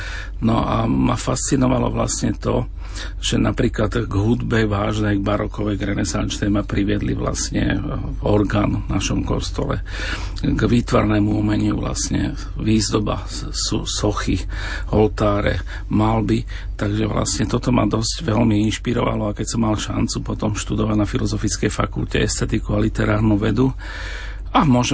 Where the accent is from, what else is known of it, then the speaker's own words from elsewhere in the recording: Kozárovce, Nitra Region, Slovakia; Ja pochádzam z malej dediny z Kozároviec